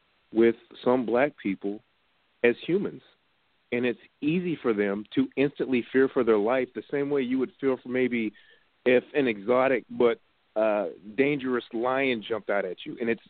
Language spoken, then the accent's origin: English; United States; I should fear cops in my own country versus ISIS, who I know for sure want to end my life because I'm an American?